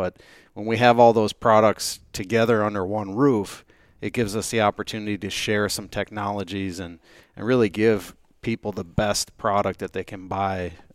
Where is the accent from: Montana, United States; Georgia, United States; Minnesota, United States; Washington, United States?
Minnesota, United States; Saint Paul; But I've been born and raised in St. Paul.